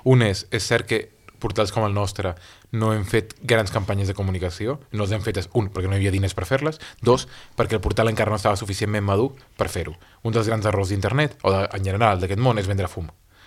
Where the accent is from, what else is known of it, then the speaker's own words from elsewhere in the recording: Balearic Islands, Spain; perquè jo soc mallorquí, soc català, soc espanyol